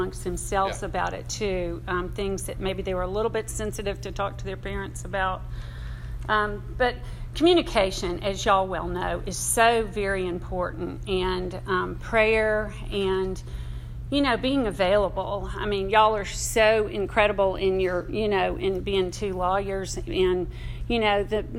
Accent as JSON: {"language": "English", "town": "Memphis", "region": "Tennessee", "country": "United States", "tie": "born or raised there", "said": "but I grew up Roman Catholic in Memphis, Tennessee."}